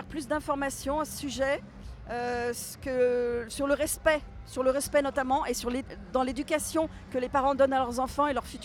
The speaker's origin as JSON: {"language": "French", "town": "Vannes", "region": "Brittany", "country": "France", "said": "de Vannes, près de Vannes."}